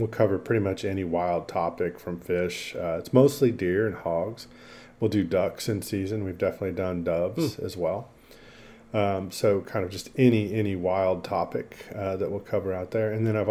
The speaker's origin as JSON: {"language": "English", "region": "Texas", "country": "United States", "tie": "born or raised there", "said": "I'm born and raised in Texas. I grew up in North Texas, and currently live in Austin, so in Central Texas."}